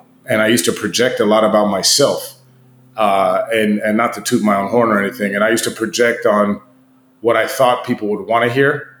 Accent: East Coast, United States; I'm from the East Coast, so I already had to think on that one.

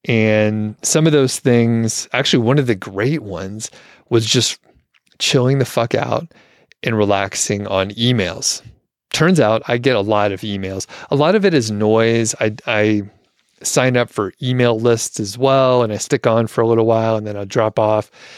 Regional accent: Atlanta, Georgia, United States; That'll be down in Atlanta. I'm from Atlanta.

